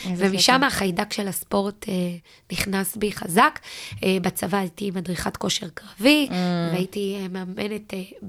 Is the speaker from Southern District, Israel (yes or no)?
yes; Beersheba, Southern District, Israel; אני גדלתי בבאר שבע, היום אני גר בפתח תקווה, אבל אני גדלתי בבאר שבע